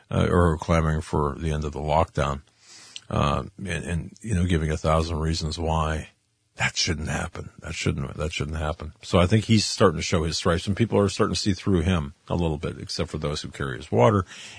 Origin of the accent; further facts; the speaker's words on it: United States; And again, I'm an American.